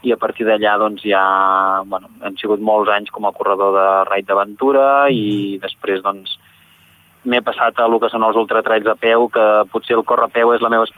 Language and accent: Catalan; Anglès, Catalonia, Spain; jo soc nascut a Anglès, un poble de la província de Girona, i la veritat és que és un poble que ha envoltat de muntanyes.